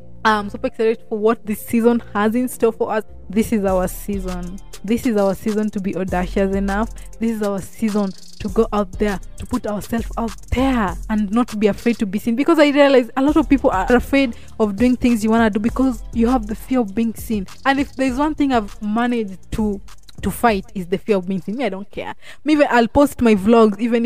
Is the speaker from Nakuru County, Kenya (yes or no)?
no; Kisumu, Kisumu County, Kenya; I'm always like, okay, I'm a podcaster from Kisumu.